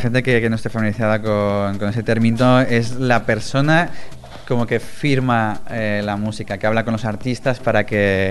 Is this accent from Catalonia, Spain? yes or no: yes; Badalona, Catalonia, Spain; yo soy de Badalona, no estamos ni en Berlín, ni estamos en Londres